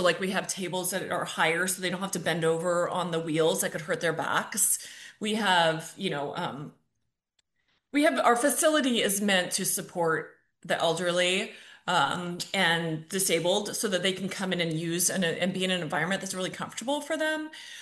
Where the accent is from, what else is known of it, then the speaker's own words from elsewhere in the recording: Los Angeles, California, United States; I grew up in Los Angeles, the first time I saw a Van Gogh, right?